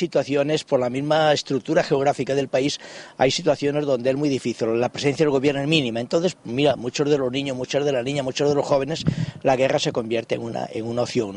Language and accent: Spanish; Galicia, Spain; now in Colombia; Yo siempre digo que soy gallego, español de nacimiento y colombiano por opción de vida. Llegamos a Colombia con el Circo de los Muchachos hace 38 años.